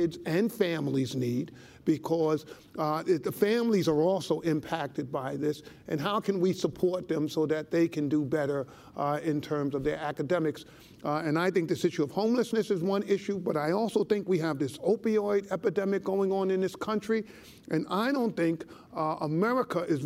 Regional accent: New York, United States; I've seen this firsthand growing up in the South Bronx and working in Harlem

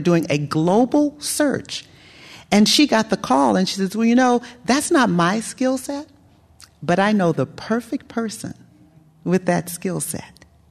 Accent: California, United States; I say who I am and where I work and that I'm from the Bay Area.

